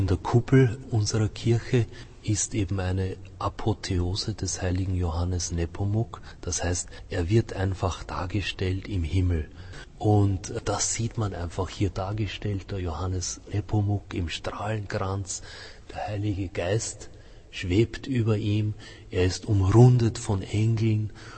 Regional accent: Austria; also born or lived in Vienna; Aber ich selber, ich bin ja kein Prager natürlich, ich bin ein Österreicher, habe die letzten Jahre in Wien gelebt.

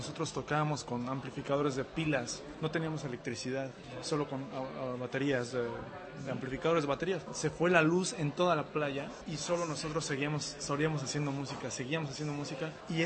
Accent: Mexico City, Mexico; moved away as an adult; now in Prague, Czech Republic; como soy del DF, pues entonces el DF es tan grande que no tenía mucha oportunidad de hacer algo interesante

